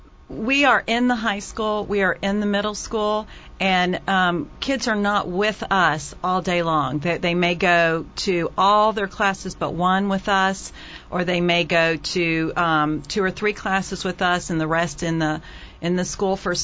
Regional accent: Oklahoma, United States; I can remember growing up. I grew up in Oklahoma, and you could not chew gum in class.

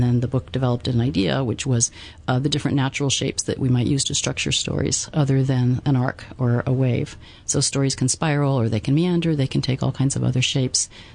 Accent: Australia; also born or lived in Washington / Los Angeles / South America; because I was from Australia and white Australians had come from elsewhere, and I could trace my family back only a couple generations. And, you know, and then growing up in Washington and in Los Angeles and in South America, I did not know where home would be.

